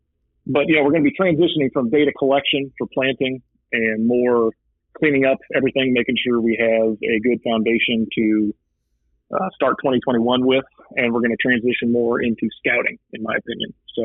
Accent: Missouri, United States; I come from East Central Missouri originally.

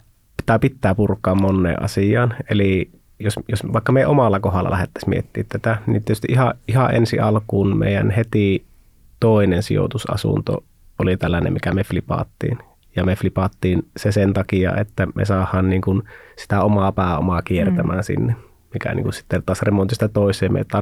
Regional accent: Kuopio, North Savo, Finland; me ollaan asuttu siellä Kuopiossa yli 20 vuotta molemmat ja ollaan sieltä kotoisin

